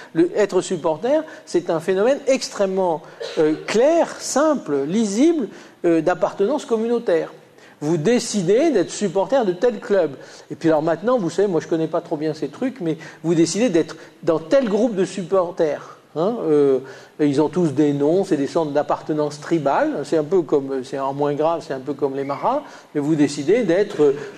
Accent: Auvergne-Rhône-Alpes, France; accent: Lyonnais; Je n'ai fait aucun effort quand je suis un peu fatigué et que je reprends mon accent naturel. Ça ne me gêne pas d'avoir une pointe d'accent lyonnais.

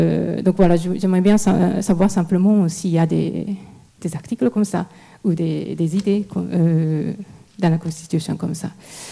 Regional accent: Japan; French is a second language; now in France; Et j'ai quitté le Japon il y a quelques années pour une raison personnelle et j'habite en France.

